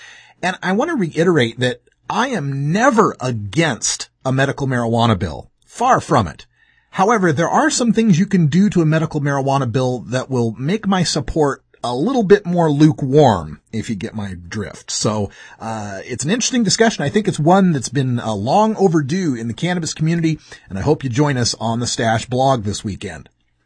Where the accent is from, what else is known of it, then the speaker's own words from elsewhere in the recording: Portland, Oregon, United States; comes straight from my hometown of Portland, Oregon